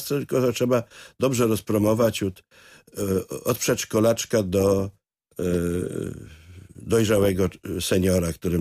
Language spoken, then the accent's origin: Polish; Kuyavian-Pomeranian Voivodeship, Poland; no ja jestem z Kujawsko-Pomorskiego, to brzmi dumnie.